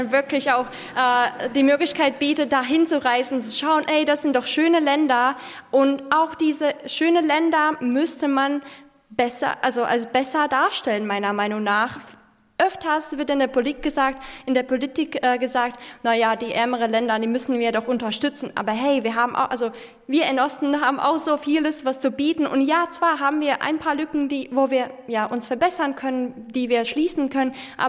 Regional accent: Latvia; Also ich habe festgestellt, dass wirklich viele wirklich gar nicht wissen, wie es da bei uns in Lettland ist.

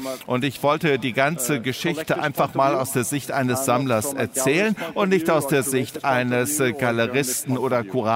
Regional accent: Norway; als Norweger, also wir sind ja eigentlich privilegiert

